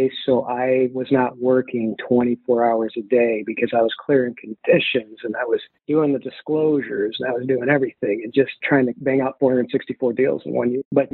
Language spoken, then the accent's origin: English; Midwest, United States; And I had a few mentors around where I grew up in the Midwest